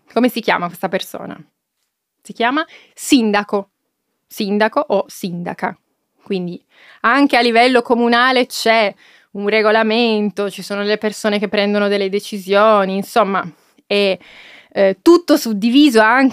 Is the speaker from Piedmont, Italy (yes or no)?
yes; Cumiana, Piedmont, Italy; Io sono nata a Torino, ma sono cresciuta a Cumiana, da Allivellatori nello specifico.